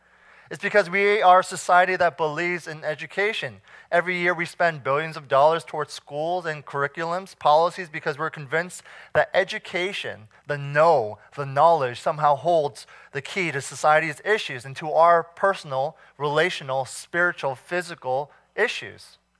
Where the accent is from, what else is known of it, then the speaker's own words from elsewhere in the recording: Alexandria, Virginia, United States; in the little studio that we all shared growing up in Alexandria